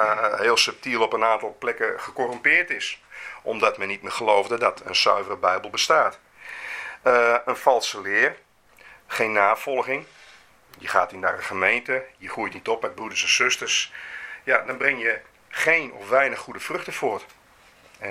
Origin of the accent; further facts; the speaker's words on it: Leeuwarden, Friesland, Netherlands; was in mijn geboortestad Leeuwarden. Waar al mijn familie woonde, alle jeugd van mijn lagere en middelbare schooltijd woonde.